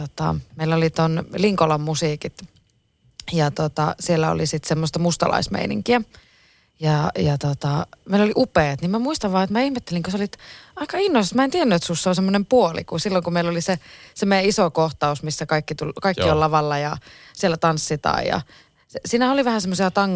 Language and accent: Finnish; Oulu, North Ostrobothnia, Finland; vaikka mä oon Oulusta, niin mä oon paljon tuolla niin kuin maalla pyörinyt ja että niin kuin äidin, niin kuin isääidinkin luona niin kuin Kempeleessä